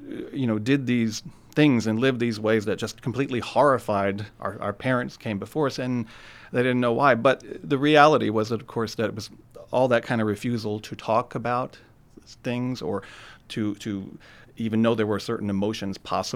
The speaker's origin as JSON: {"language": "English", "region": "Kentucky", "country": "United States", "said": "you know, I'm from Kentucky originally, and so although, you know, people compare me to … people like that, there's still that Appalachian base to what"}